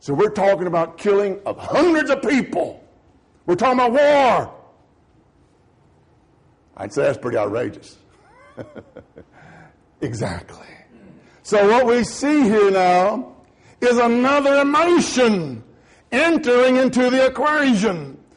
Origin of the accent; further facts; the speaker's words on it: Grenada, Mississippi, United States; I was raised in Grenada. In Grenada, we have Grenada Lake.